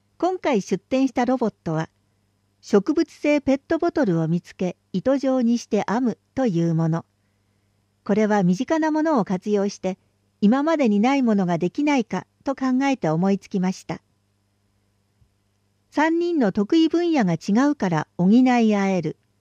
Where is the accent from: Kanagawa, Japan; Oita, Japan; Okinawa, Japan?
Kanagawa, Japan; Yokohama; 生まれてから中学卒業まで鶴見区で育ちました。人格が形成された場所です。